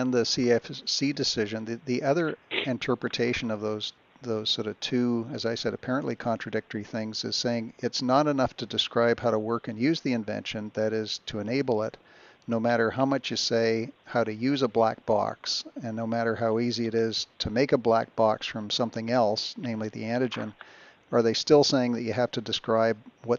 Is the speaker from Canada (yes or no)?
yes; Canada; Yeah, now speaking as a Canadian